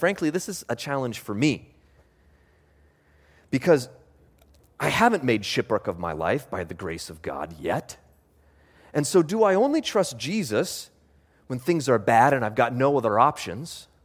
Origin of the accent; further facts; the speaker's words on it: Homer, Alaska, United States; I grew up in Homer, Alaska. Homer, Alaska is a funny little town.